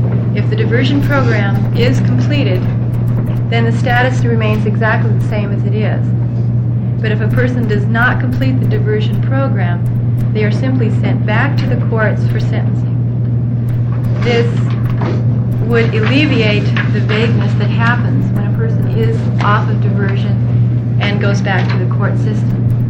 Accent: Bend, Oregon, United States; I'm from Bend, Oregon.

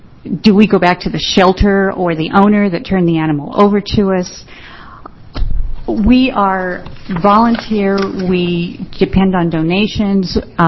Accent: Oregon, United States; I am from Yamhill County, and I am very nervous.

